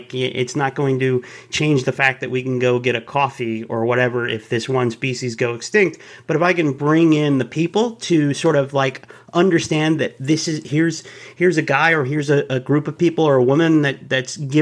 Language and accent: English; Dallas, Texas, United States; born there; I'm not from St. Louis, but my whole family is. I was the first one born in Texas. I was born in Dallas